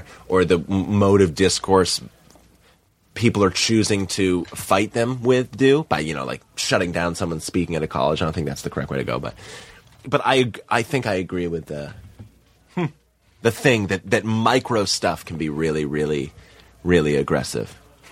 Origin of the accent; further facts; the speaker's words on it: Boston, Massachusetts, United States; I feel it. I mean, I'm from Boston, so I get this.